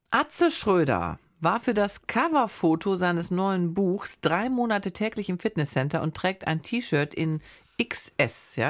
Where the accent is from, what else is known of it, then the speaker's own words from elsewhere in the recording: Wuppertal, North Rhine-Westphalia, Germany; Ich kenne mich aus, ich komme aus Wuppertal.